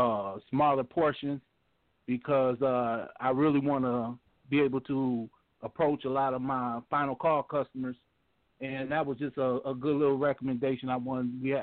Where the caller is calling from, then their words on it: Peoria, Illinois, United States; from Peoria, Illinois.